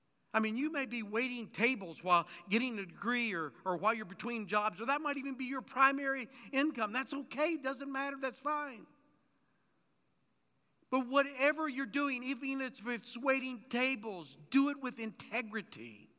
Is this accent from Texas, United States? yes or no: yes; El Paso, Texas, United States; born there; I was born in El Paso, Texas, which is just across the Rio Grande from Juarez, Mexico.